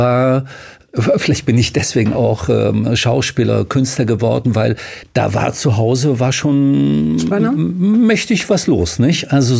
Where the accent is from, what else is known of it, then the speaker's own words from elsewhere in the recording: Bavaria, Germany; ich bin ja Bayer